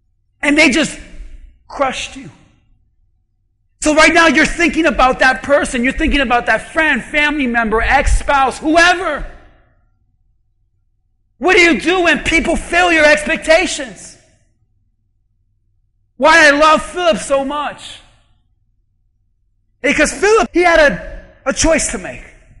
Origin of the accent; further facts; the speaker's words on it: Hialeah, Florida, United States; It's like when I tell people I'm from Hialeah, they're like, this guy is a ref. Don't trust him. He's from Hialeah. Be careful with that one. He's from Hialeah. We're from Kendall. It's different.